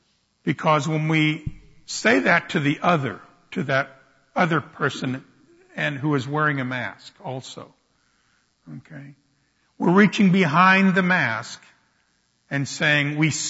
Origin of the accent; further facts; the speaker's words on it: Jacksonville, Florida, United States; my hometown, Jacksonville.